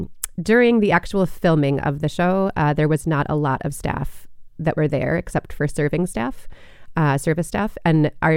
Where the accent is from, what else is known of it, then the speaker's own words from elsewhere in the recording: Madison, Wisconsin, United States; I'm from Madison and had been away for about 20 years, and then we moved back just after having our first son